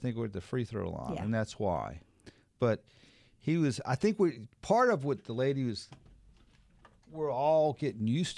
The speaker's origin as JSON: {"language": "English", "town": "New Orleans", "region": "Louisiana", "country": "United States", "accent": "New Orleans", "said": "Well, that's my New Orleans accent that messes up his name."}